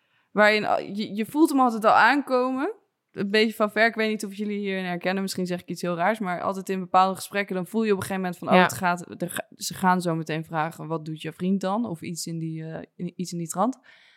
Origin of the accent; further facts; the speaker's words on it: Soest, Utrecht, Netherlands; of ik ben opgegroeid uit Soest, maar vlakbij Amersfoort.